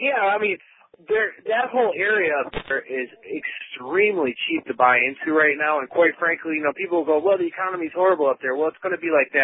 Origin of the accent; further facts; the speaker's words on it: Milwaukee, Wisconsin, United States; I grew up in Milwaukee and skied all my life up in the UP